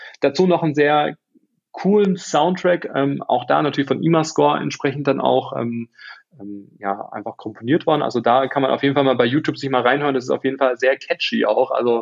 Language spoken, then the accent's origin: German; Baden-Württemberg, Germany; habe ich schon dann als Schwabe entsprechend dann auch überlegt